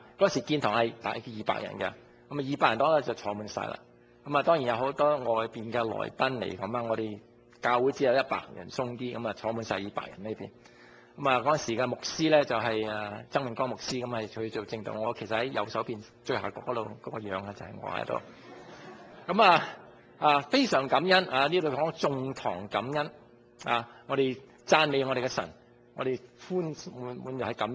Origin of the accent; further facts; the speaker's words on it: Guangdong, China; 我哋廣東人